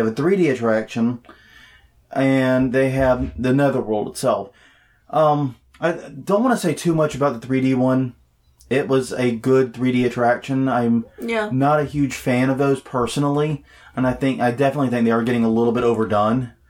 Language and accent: English; South Carolina, United States; also born or lived in Atlanta; I grew up in South Carolina. I spent a lot of time in Atlanta as a kid.